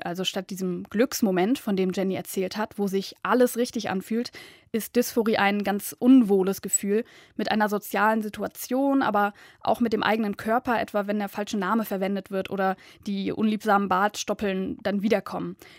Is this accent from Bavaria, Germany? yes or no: no; Düsseldorf, North Rhine-Westphalia, Germany; Ich komme aus Düsseldorf